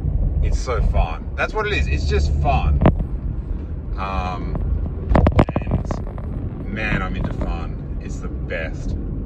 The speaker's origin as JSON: {"language": "English", "country": "Australia", "tie": "born or raised there", "said": "growing up in Australia, in this little town"}